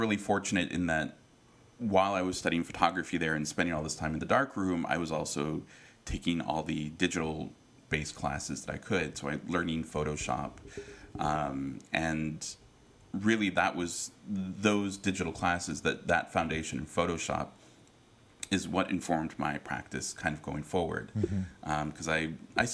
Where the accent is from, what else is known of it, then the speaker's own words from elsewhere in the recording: California, United States; growing up in the Bay Area, where there's more of a sense of collective and community and artists supporting each other